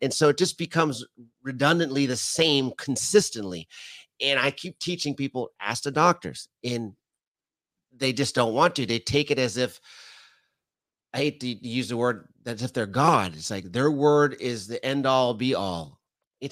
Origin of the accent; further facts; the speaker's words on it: Canada; now in United States; being Canadian